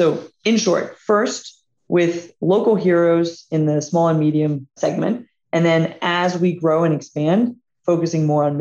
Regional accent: Atlanta, Georgia, United States; So Atlanta is a great example. So it's also where our headquarters is. It's my hometown.

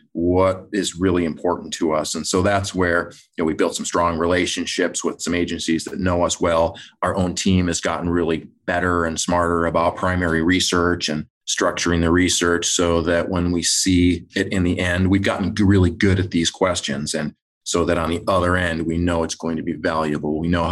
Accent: Michigan, United States; I grew up in Michigan. It's very much a Midwest game.

